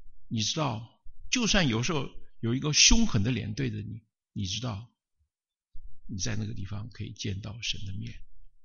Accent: China; 我们中国人对印度人有心里总有点不舒服，

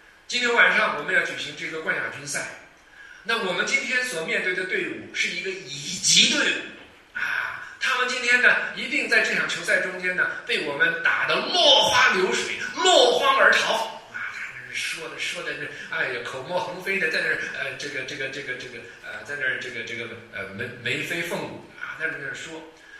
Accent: Taiwan; moved away as an adult; now in United States; 我在台湾长大，那么在台湾受教育啊，然后呢再到美国来读研究所啊。

